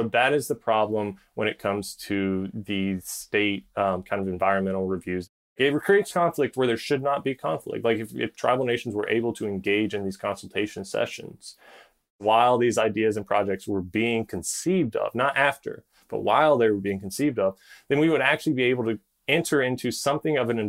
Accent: North Carolina, United States; You can point to the Colonial Pipeline spill in North Carolina, my home state, where it dumped over 1 million gallons into a wildlife refuge north of Charlotte.

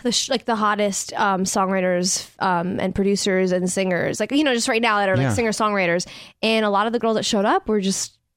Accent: Brooklyn, New York, United States; It's just so weird to me because I was born in Brooklyn, raised in New York.

